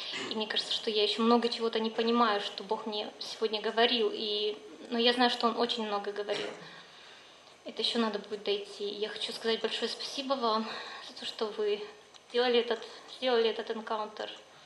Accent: Regensburg, Bavaria, Germany; мы из Регенсбурга.

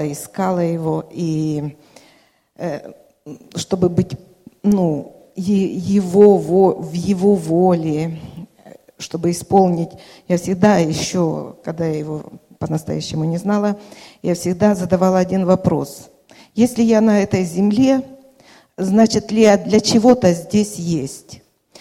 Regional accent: Zaporizhzhia, Zaporizhzhia Oblast, Ukraine; now in Bologna, Italy; Я приехала из Болоньи, Италии. Сама я родом из Запорожья.

